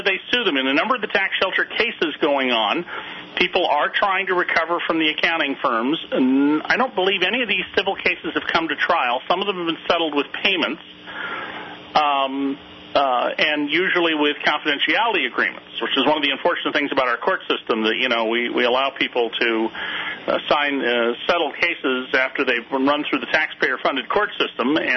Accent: Santa Cruz, California, United States; Yeah, that's where I grew up in Santa Cruz.

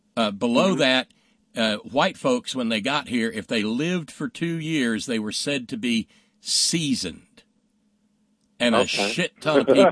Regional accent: Alabama, United States; The place where I was born and raised in Alabama, you know, I didn't have family from there.

